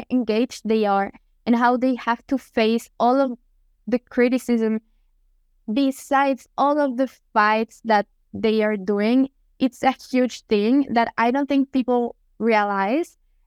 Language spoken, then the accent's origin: English; Colombia; English is a second language; now in Switzerland; I am from Colombia, but I live in Switzerland, so I have been in both sides